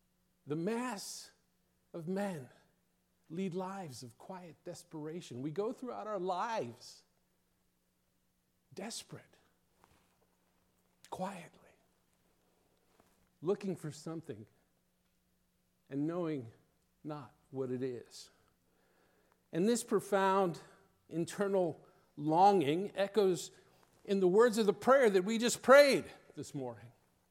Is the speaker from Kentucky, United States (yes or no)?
no; West New York, New Jersey, United States; I grew up in West New York, New Jersey, right outside of New York City.